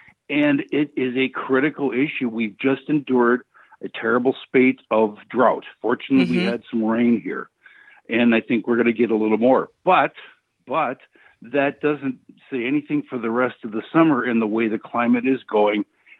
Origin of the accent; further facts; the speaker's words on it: Milwaukee, Wisconsin, United States; well, I'm from Milwaukee. I grew up around El Verno College. So I grew up in a spit of greenfield surrounded by Milwaukee.